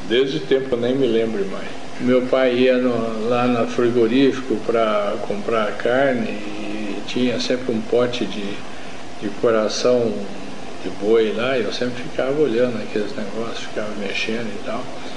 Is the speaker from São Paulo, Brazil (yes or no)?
no; Minas Gerais, Brazil; Dizem meus pais que quando eu era criança lá em Minas